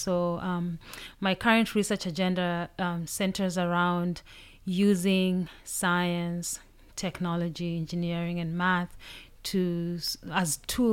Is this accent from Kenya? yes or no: yes; Kenya; because I'm from Kenya, so I know the situation, how it was in Kenya.